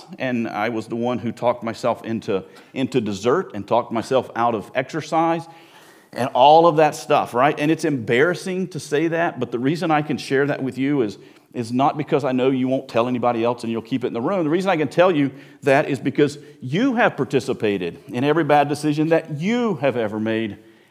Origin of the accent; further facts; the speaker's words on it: North Carolina, United States; I grew up in North Carolina, so I grew up on them.